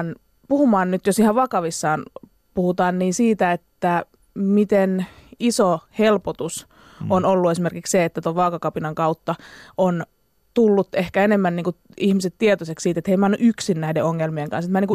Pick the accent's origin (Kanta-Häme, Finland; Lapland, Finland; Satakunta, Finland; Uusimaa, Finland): Uusimaa, Finland; Espoo; Mähän on niinku Espoon getosta, eli Laaksolahdesta.